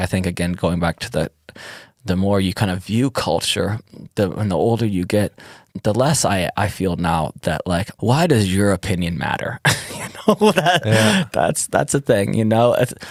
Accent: Detroit, Michigan, United States; I'm from Detroit

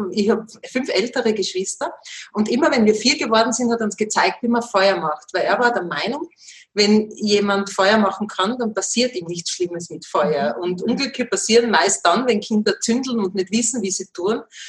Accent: Styria, Austria; von Kindheit an in der Steiermark. Ich bin in der Steiermark geboren.

